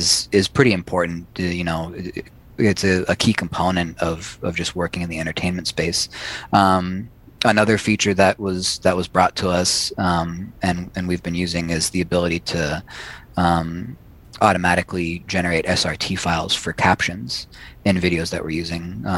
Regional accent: California, United States; Growing up in the Bay Area, being a sports fan, being able to save Giants history

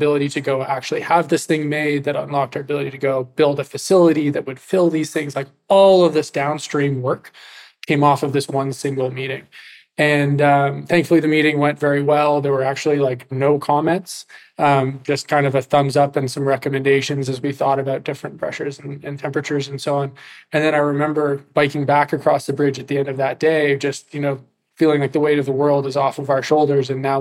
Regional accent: Canada; I'm Canadian

